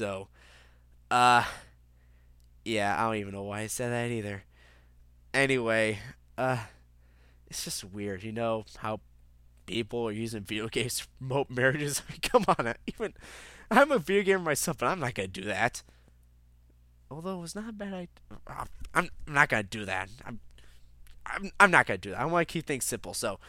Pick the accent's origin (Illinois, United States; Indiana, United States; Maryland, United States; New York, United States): Illinois, United States; Chicago; the EA Chicago studio that's right here in my hometown of Chicago, it has closed.